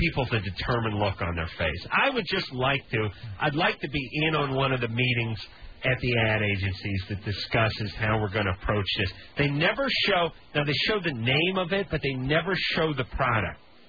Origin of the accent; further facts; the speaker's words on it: North Hollywood, California, United States; I'm from North Hollywood. If I see a snail, I'm really excited.